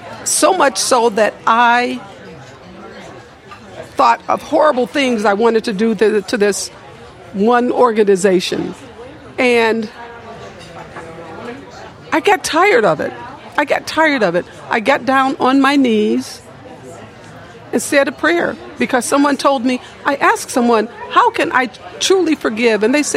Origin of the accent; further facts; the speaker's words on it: Chicago, Illinois, United States; as a kid, I grew up on the Near West Side of Chicago.